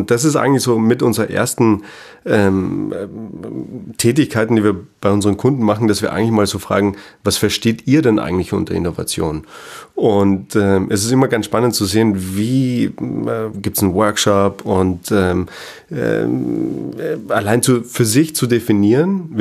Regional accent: Austria; Ich bin ursprünglich aus Österreich

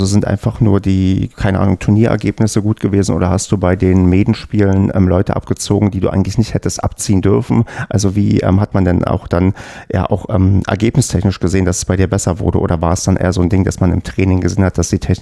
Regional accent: Brandenburg, Germany; weil ich ja selbst in Brandenburg groß geworden bin und deswegen fragte ich. Ich komme aus dem Havelland

